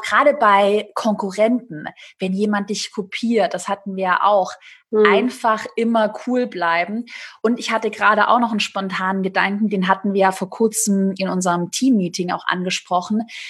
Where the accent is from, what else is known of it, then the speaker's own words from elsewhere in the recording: Baden-Württemberg, Germany; accent: Swabian; Vielleicht triggert ja jemand meine Haarfarbe oder mein schwäbischer Dialekt.